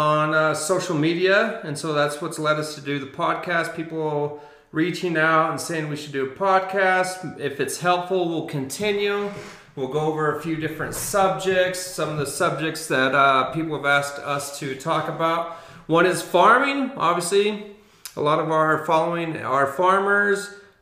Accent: Chihuahua, Mexico; now in Asuncion, Mexico; I am from Chihuahua, Mexico. I live in Asuncion. We live in Asuncion on our farm right now.

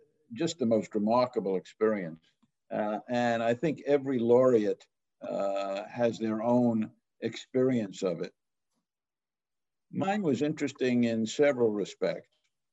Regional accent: United States; For example, I, as all American Nobel laureates do, went to the White House just before we went to Stockholm to receive our prizes in December.

